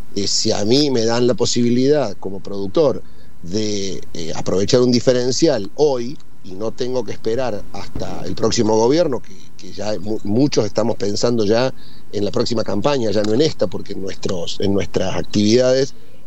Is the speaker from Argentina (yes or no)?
yes; Argentina; Ninguna de esas tres cosas tenemos nosotros como argentinos.